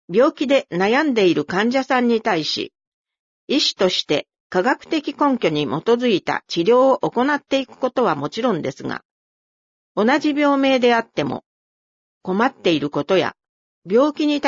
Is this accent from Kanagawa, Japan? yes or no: yes; Yokosuka, Kanagawa, Japan; now in Tajimi, Japan; 私は神奈川県横須賀市出身です。